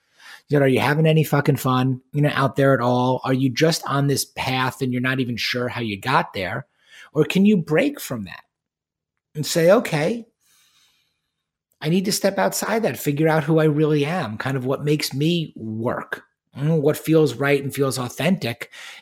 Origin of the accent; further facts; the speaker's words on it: New York, United States; So where I grew up on Long Island and in New York, I was a big tennis player, you know, growing up.